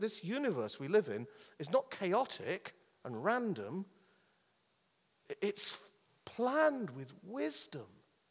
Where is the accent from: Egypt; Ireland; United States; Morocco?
Ireland; I married an English woman and I'm Irish